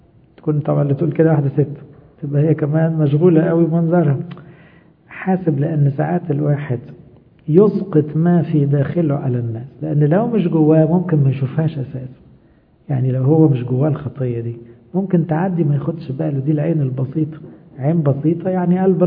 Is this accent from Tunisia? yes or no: no; Egypt; عندنا في مصر بقى البلد والحكومة والمرور والحر